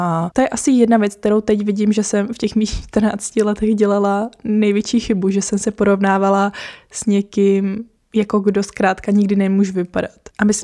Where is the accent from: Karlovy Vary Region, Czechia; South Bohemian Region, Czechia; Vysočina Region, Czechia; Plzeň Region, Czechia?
Karlovy Vary Region, Czechia; Karlovy Vary; v obchodním centru u nás v Karlových Varech